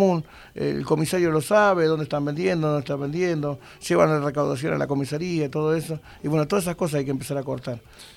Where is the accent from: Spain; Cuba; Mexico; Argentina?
Argentina; Villa Fiorito, Buenos Aires Province; porque somos de Fiorito